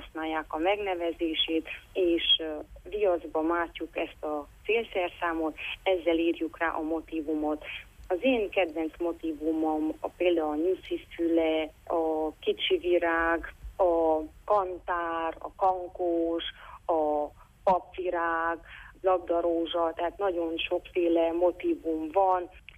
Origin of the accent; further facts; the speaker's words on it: Székelyszentmihály, Harghita, Romania; now in Oradea, Romania; ugyanis én Székelyszentmihályról származom, és úgy alakult, hogy a férjem nagyváradi